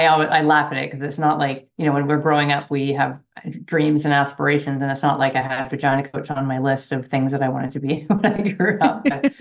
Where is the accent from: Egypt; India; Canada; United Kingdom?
Canada; I'm Canadian.